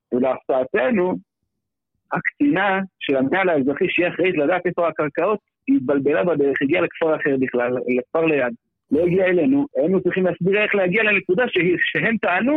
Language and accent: Hebrew; Ateret, West Bank, Palestine; אני גדלתי פה באתרת מגיל שנה. אני מכיר את המקום